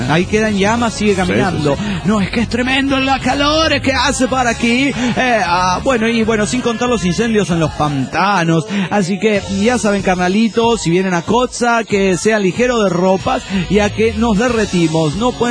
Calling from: Mexico; de México.

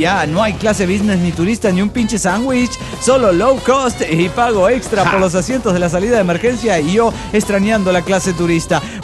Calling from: Orange, California, United States; de Orange, California.

